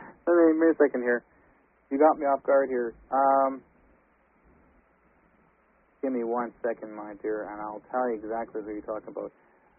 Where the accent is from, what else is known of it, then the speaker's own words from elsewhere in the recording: Australia; if I was in the States and someone asked me where I was from, if I said I'm from Australia, they'd say, yeah, typical, I can tell.